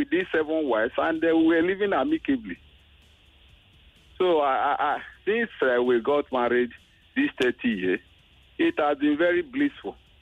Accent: Benin, Edo, Nigeria; Yeah, I'm from Benin.

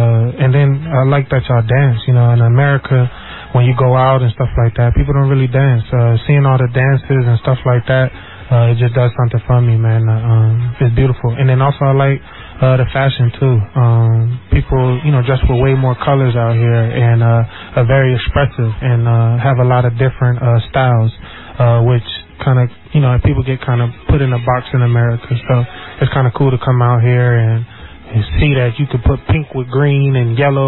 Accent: Nigeria; now in United States; And you kind of hear that story a lot, too, you know what I mean, being Nigerian.

